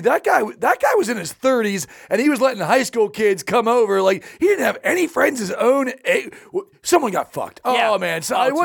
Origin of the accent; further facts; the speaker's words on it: California, United States; I grew up in Orange County, and there was this area, the peninsula, right on the water there.